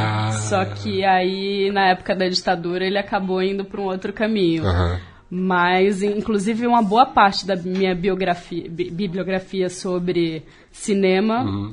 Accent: Salvador, Bahia, Brazil; born there; now in São Paulo, Brazil; Eu nasci em Salvador, mas eu moro há 19 anos em São Paulo.

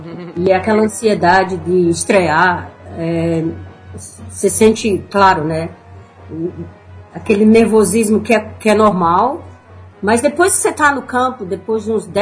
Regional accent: Brazil; como brasileira, vou dar o meu maior... Tô aqui apoiando

